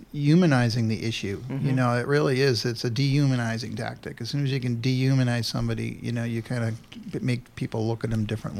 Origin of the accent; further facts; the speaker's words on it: Los Angeles, California, United States; now in Chico, United States; I've lived in Chico for 2 years. For a long time, the homelessness has surrounded me growing up in Los Angeles.